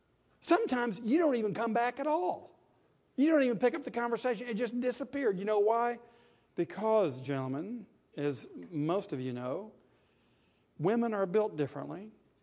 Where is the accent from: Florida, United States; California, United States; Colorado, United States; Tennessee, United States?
Tennessee, United States; Athens; There's a family in the town I grew up in East Tennessee, Athens, Tennessee.